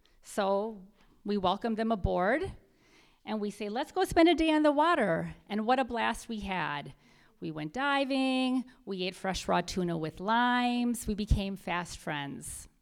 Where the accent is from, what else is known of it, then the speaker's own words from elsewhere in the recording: New London, Wisconsin, United States; So I said, I'm from Wisconsin near Milwaukee. She says, oh, well, I'm from a town near Appleton. And I think to myself, we're getting warmer. So I say, well, actually, I'm from a town, the town I'm from is just outside of Appleton, and it's called New London.